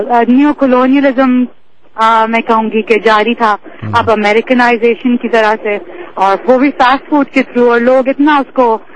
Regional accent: Karachi, Sindh, Pakistan; میں کراچی میں کراچی سے تعلق رکھتی ہوں پاکستان

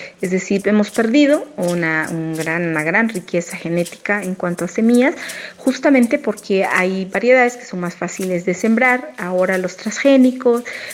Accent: Chichicastenango, Quiché, Guatemala; soy de Chichicastenango, un pueblito de Guatemala conocido por un mercado prehispánico. Que bueno, todavía existe hasta nuestros tiempos. Hablo quiché y crecí en este lugar

